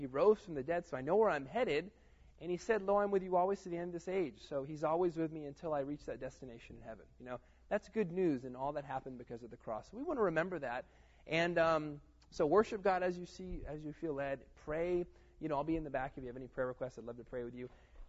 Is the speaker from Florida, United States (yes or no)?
yes; Florida, United States; I'm a Dolphins fan because I'm from Florida